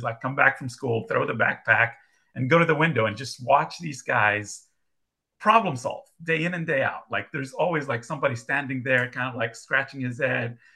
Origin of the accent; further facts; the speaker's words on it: Saudi Arabia; also born or lived in Boston, United States; I grew up in Saudi Arabia. That's where my family's from. I was born in Boston, so I have dual citizenship.